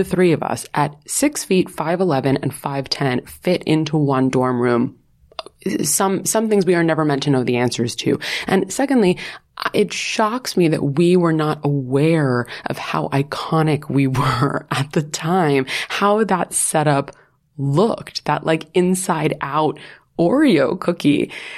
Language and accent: English; New York, United States; I'm from New York, which like no one at my school was.